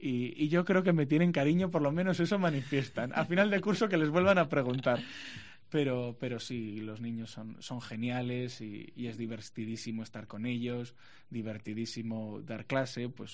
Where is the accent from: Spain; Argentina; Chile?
Spain; Santander, Cantabria; de mi tierra natal, de la diócesis de Santander